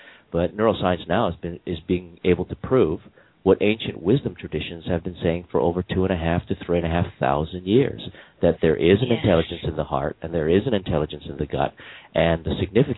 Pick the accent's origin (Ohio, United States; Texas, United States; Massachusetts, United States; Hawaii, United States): Hawaii, United States; now in Australia; And I was born and raised in Hawaii, but I live in Australia now.